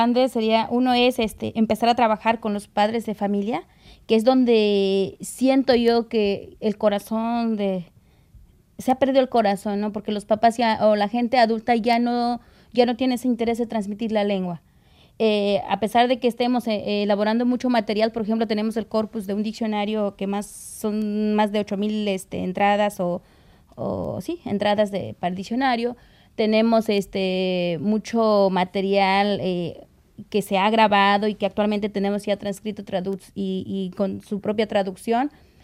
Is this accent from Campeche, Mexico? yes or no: no; Puebla, Mexico; en la Sierra Nororiental, de donde yo vengo, que es una población mayoritariamente lengua nahuablante